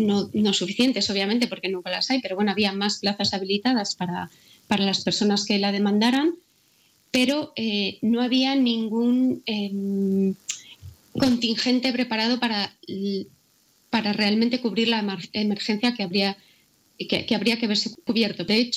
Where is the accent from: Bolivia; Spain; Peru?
Spain; León, Castile and León; now in Madrid, Spain; para las personas como yo, que soy de León y estoy acostumbrada al frío y a la nieve